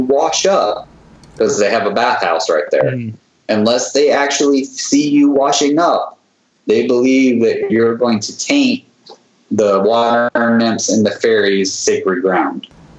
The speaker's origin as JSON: {"language": "English", "country": "United States", "said": "Of course, I'm American. I can't read it, so they translate it for me."}